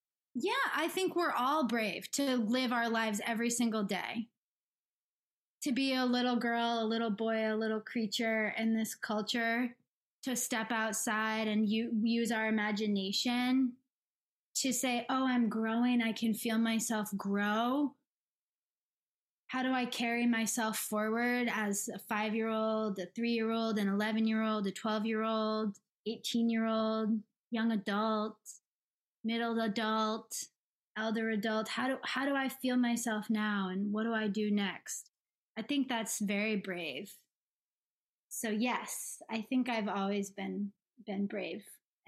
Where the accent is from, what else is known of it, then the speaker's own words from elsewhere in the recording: Rhode Island, United States; also born or lived in New England; I grew up in Rhode Island, mostly Rhode Island and the Providence Plantations